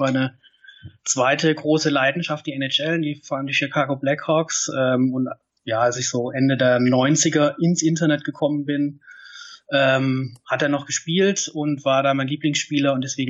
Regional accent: Baden-Württemberg, Germany; now in Karlsruhe, Germany; bin 36 Jahre alt und ich bin eigentlich Schwabe, lebe aber seit 16 Jahren in oder um Karlsruhe.

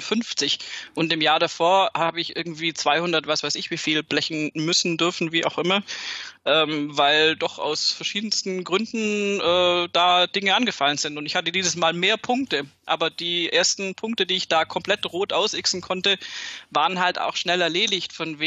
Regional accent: Baden-Württemberg, Germany; ich komme aus Baden-Württemberg vom schönen Bodensee

